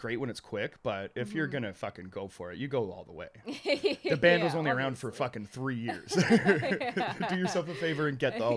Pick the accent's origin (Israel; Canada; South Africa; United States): Canada; British Columbia; we're from British Columbia.